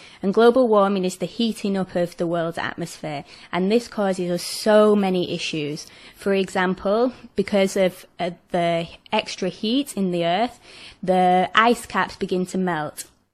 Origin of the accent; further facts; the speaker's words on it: England, United Kingdom; I'm a scientist from England